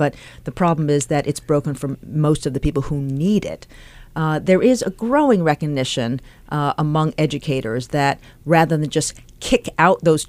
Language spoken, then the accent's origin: English; Manhattan, New York, United States; Oh, I grew up in Manhattan, so the farthest from Yamhill.